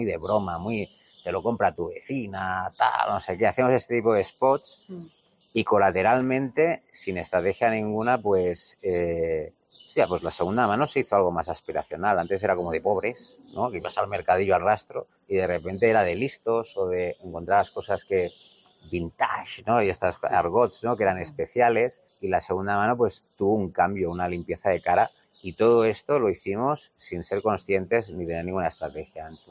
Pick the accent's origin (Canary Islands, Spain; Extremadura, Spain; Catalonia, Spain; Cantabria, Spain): Catalonia, Spain; L'Hospitalet de Llobregat; Yo soy de Hospitalet, del Extraradio de Barcelona y de ahí de Badalona